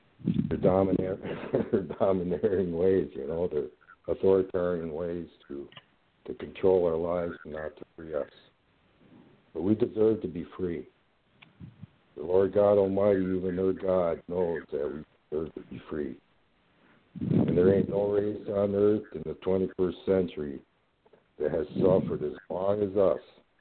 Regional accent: Rosebud, South Dakota, United States; And I'm from Rosebud, South Dakota.

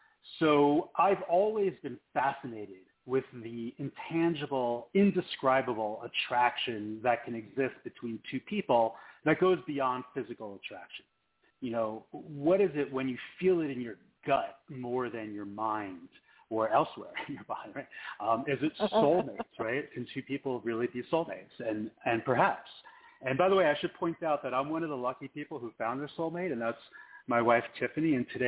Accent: New York, United States; also born or lived in Los Angeles; now in Denver, United States; Like I said, I'm originally from New York, lived in L.A. for a pretty long time, and now live in Denver.

